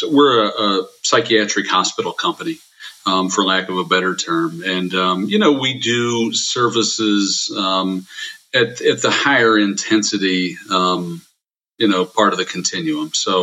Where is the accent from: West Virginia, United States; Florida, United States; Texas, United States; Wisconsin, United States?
West Virginia, United States; Morgantown; now in Ohio, United States; I am from outside of Morgantown, West Virginia, originally. And grew up in West Virginia, went to WVU, graduated 3 times.